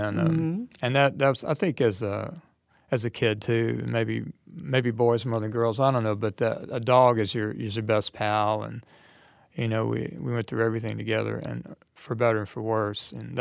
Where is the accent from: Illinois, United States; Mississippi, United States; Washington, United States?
Mississippi, United States; Jackson; also born or lived in Canton; I was born in Canton, and then we moved to Jackson. We lived there for like 4 years, yeah.